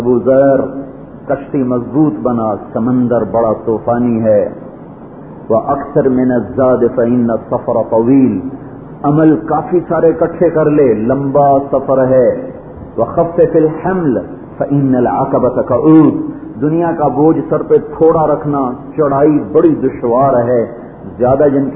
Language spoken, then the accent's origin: Urdu; Punjab, Pakistan; میں نے میرا گاؤں ملتان کے ساتھ ہے